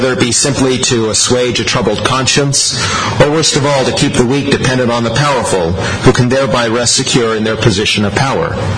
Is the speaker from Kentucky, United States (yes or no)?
no; San Diego, California, United States; I come from San Diego. I grew up in the city nestled between Los Angeles and Mexico, so these are realities that I have experienced firsthand.